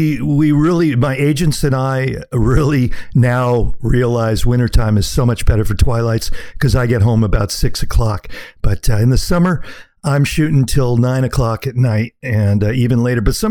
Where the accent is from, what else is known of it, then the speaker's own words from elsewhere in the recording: Sacramento, California, United States; you're from New York and I'm from LA, or I'm from Sacramento, the West Coast.